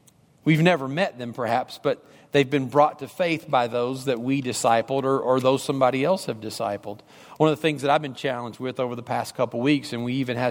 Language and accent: English; Kentucky, United States; hunt a lot of times by myself, kind of in the backwood areas of where I grew up down in Kentucky.